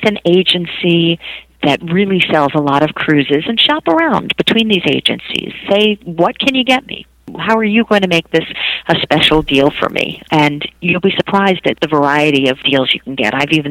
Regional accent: New York, United States; I don't do that in my hometown of New York. I'm a mom of two

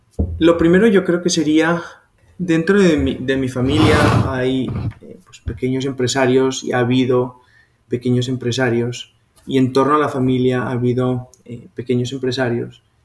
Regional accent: Pamplona, Navarre, Spain; yo soy de Pamplona. Pamplona es una ciudad pequeñita que está al norte de España, cerquita de Francia, y que es conocida por los Sanfermines.

